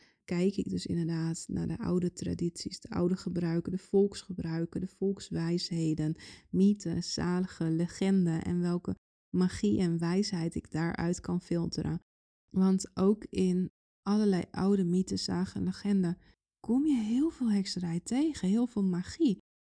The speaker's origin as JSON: {"language": "Dutch", "country": "Netherlands", "tie": "born or raised there", "said": "ik ben een Nederlander. Ik ben hier opgegroeid, ik ben hier niet geboren, maar wel opgegroeid. Mijn ouders zijn gewoon Nederlands"}